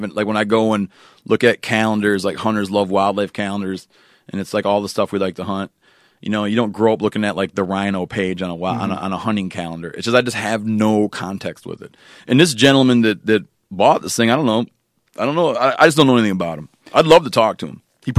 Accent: Michigan, United States; born there; now in Montana, United States; when I moved to Montana, when I was born in Michigan, I moved to Montana

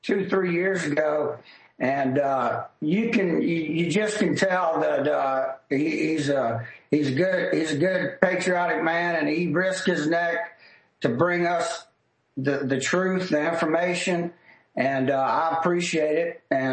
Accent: Louisiana, United States; we're from Louisiana, so we were just going to do some Louisiana cities

